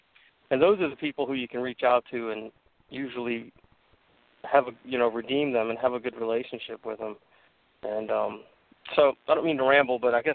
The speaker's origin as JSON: {"language": "English", "town": "New Orleans", "region": "Louisiana", "country": "United States", "tie": "born or raised there", "said": "I was inspired by growing up in New Orleans, going to Mardi Gras"}